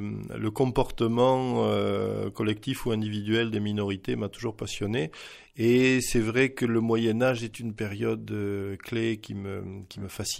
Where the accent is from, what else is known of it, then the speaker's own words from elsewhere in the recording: Paris, Île-de-France, France; born there; now in Ariège, France; Oui, je suis né à Paris. Une erreur d'aiguillage fatale à l'époque de ma naissance, ça fait que je suis né à Paris. Mais je vis en Ariège, je me considère pyrénéen avant tout, voilà, méridional.